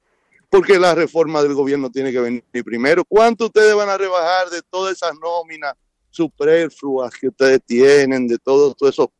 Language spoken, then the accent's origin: Spanish; Dominican Republic; Creo que no lo hizo un dominicano. Porque no puede ser que si somos dominicanos